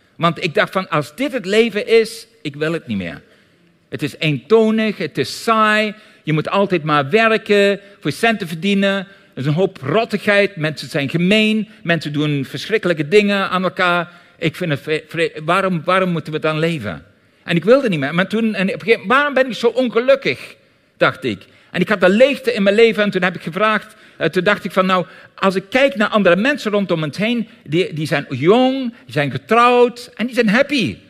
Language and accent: Dutch; Netherlands; also born or lived in Australia; Ik ben eindelijk in Australië. Daar ben ik geboren, van Nederlandse ouders. 8 jaar oud besloten mijn ouders terug naar Nederland te gaan. Ik was de middelste van 3 jongens.